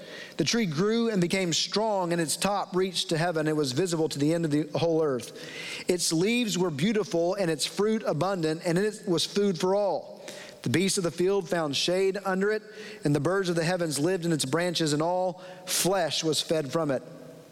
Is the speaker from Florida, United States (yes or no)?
no; Dallas, Texas, United States; I grew up in Dallas, okay, when I was an eighth grader, ninth grader, I growing up in Dallas, I was a fan of the Dallas Cowboys